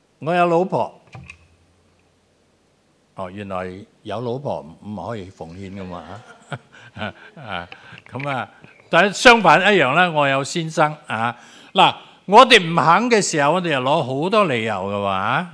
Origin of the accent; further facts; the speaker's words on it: Malaysia; now in Hong Kong; 咁我喺马来西亚，我系马来西亚人嚟噶，系咪？点解会跑到香港嚟咧？